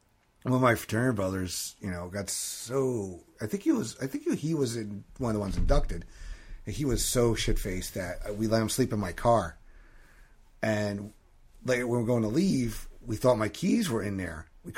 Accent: New York, United States; Yeah, it's a big thing here in New York. Well, when I grew up in New York, yeah. There are diners in every town, several in some.

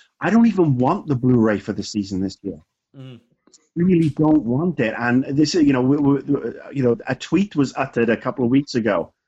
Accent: Swansea, Wales, United Kingdom; I'm Welsh, and it's made, in one of my, in the capital city of Wales, and then a lot of it is filmed in my hometown of Swansea.

